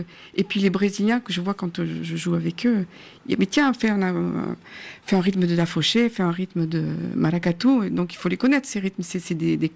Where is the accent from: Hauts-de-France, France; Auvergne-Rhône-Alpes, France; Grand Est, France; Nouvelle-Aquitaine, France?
Auvergne-Rhône-Alpes, France; Siran; also born or lived in Aurillac; Oui, je suis née à Aurillac, j'ai grandi dans un village de 500 habitants qui s'appelle Siran.